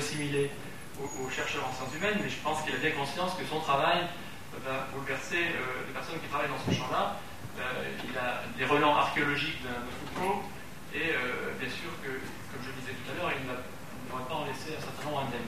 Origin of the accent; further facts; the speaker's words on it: Lyon, Auvergne-Rhône-Alpes, France; parce que je suis de Lyon